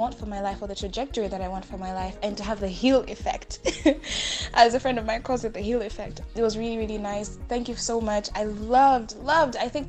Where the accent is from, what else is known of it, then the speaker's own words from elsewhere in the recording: Malawi; I am from Malawi. I just recently graduated.